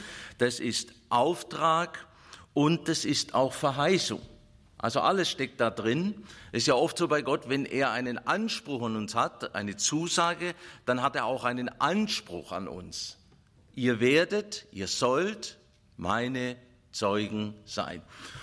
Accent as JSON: {"language": "German", "region": "Baden-Württemberg", "country": "Germany", "said": "Zum Beispiel bei mir als Schwabe mit als und wie."}